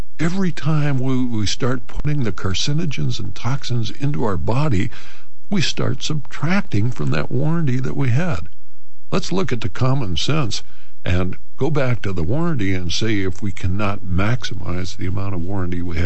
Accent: Montana, United States; But, Mike, I was from Montana.

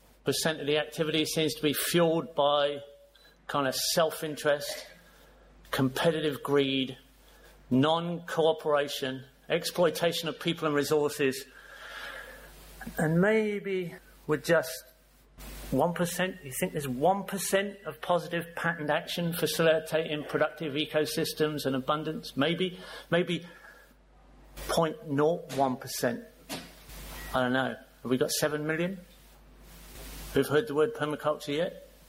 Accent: Bournemouth, South West England, United Kingdom; also born or lived in Stoke-on-Trent; I was born in Stoke-on-Trent in Staffordshire in 1954. My parents moved to Bournemouth in 1956, where I went to school and grew up fishing the Stour and the Avon and the Hampshire and Dorset coasts.

